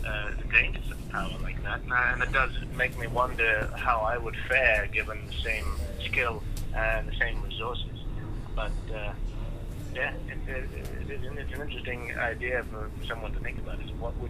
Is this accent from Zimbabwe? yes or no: no; Australia; I'm Australian. I grew up in Australia, and we have a fairly limited history, especially compared to the rest of the world.